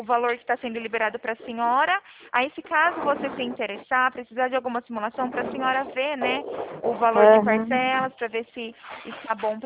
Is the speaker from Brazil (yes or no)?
yes; Araras, São Paulo, Brazil; Eu sou daqui de Araras, né?